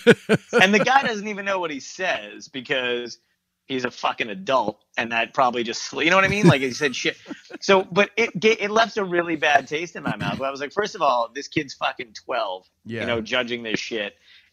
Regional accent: New York, United States; now in Boston, United States; I don't announce it in the fucking streets, but you know, I'm from New York.

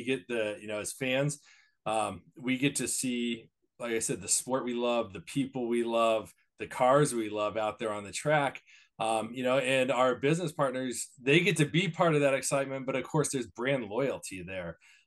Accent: Colorado, United States; also born or lived in Oklahoma; when I was born, I had a dad who was racing and he raced for a little bit after I was born. And then we moved away from Oklahoma, moved to Colorado

